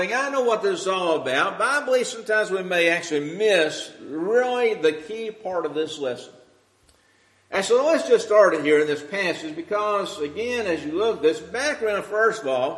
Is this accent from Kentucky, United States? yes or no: yes; Louisville, Kentucky, United States; I remember as a child growing up in the West End, and our home was on 30th and Duncan Street, which means we were almost right against railroad yards of Louisville.